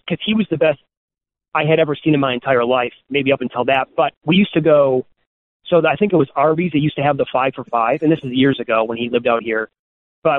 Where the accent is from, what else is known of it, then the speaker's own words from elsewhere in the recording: Wisconsin, United States; And I'm from Wisconsin, so that's why I say that here.